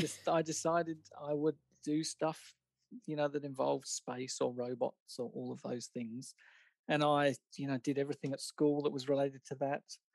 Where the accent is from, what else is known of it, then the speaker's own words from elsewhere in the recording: England, United Kingdom; And I grew up in England, and I was in England